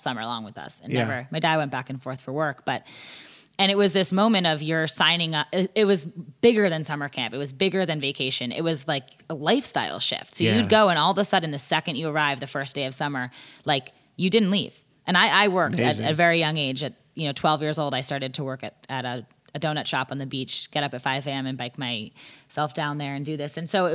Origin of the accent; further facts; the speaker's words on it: Massachusetts, United States; So I grew up just outside Boston. My, yeah, family still lives there.